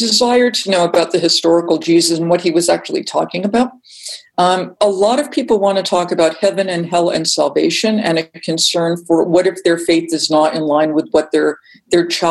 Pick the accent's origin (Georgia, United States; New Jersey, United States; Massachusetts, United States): Massachusetts, United States; I'm from Massachusetts. I learned all about the Pilgrims